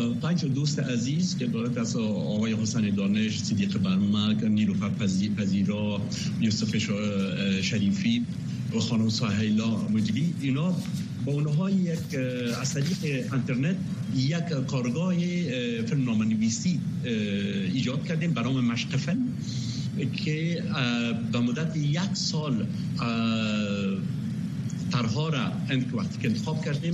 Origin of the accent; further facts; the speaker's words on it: Afghanistan; moved away as an adult; سن 20 سالگی از افغانستان آمدم بیرون